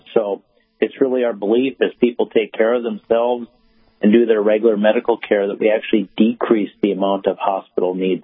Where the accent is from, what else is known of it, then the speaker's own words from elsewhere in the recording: Lignite, North Dakota, United States; I grew up in Lignite in Portal, North Dakota, and I think of Newtown as home